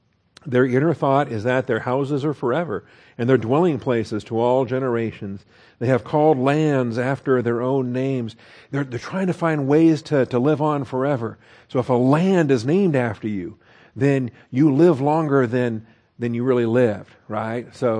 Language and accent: English; Washington, United States; You know, I'm waiting for my home state. Washington State's going to have to be renamed at some point because George Washington owned slaves.